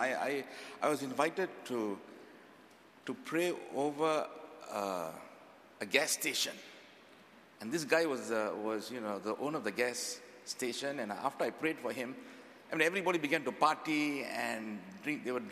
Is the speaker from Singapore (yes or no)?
yes; Singapore; now in Bolivia; So I'm very Singaporean.